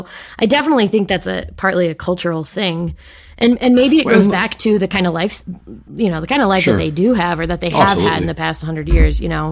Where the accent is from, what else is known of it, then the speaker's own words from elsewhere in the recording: Midwest, United States; I mean, I grew up in the Midwest, and the church